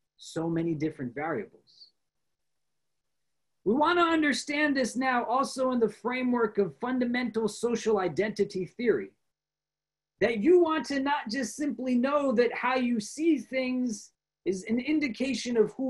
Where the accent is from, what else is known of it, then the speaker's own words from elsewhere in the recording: New York, United States; I know that I am a New Yorker because I am not from Chicago.